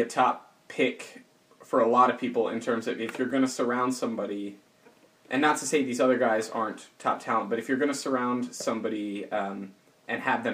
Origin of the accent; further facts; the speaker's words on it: the South, United States; Yeah, so I'm loosely familiar with her because I'm from the South.